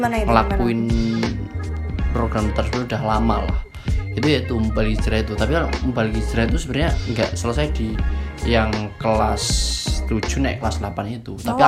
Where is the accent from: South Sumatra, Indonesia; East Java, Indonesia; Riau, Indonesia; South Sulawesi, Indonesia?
East Java, Indonesia; Blitar; aku ini kembali ke daerahku, ke tempat asalku, asal rumahku itu di Blitar.